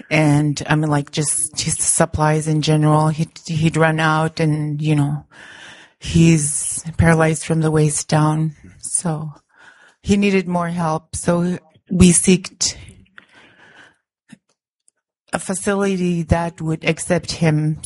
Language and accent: English; Tuluksak, Alaska, United States; now in Wasilla, United States; I'm originally from Tulksak, and I'm still a tribal member of there, but I now reside in Wasilla.